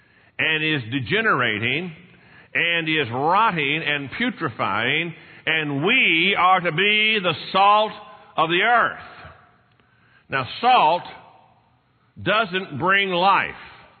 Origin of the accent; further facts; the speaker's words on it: Texas, United States; One, it's my patriotic duty as a Texan to eat some part of a cow every day.